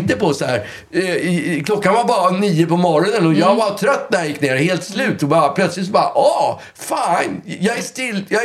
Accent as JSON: {"language": "Swedish", "town": "Stockholm", "region": "Stockholm County", "country": "Sweden", "tie": "born or raised there", "said": "Ja, jag är ju uppväxt på Östermalm."}